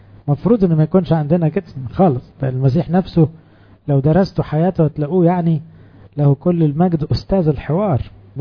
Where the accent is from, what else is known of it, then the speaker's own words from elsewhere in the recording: Egypt; ليه احنا كمصريين مفيش حديث اكتر من 3 دقايق